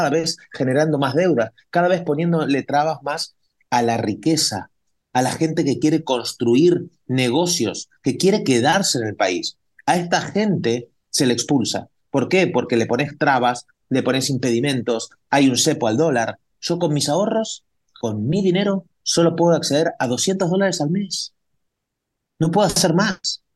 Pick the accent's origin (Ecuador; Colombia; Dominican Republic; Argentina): Argentina; now in Spain; Por eso nosotros nos fuimos de España, de Argentina, hace 20 años. ¿Por qué? Porque a mi papá le metieron una pistola en la cabeza. Porque a mí me intentaron secuestrar en Argentina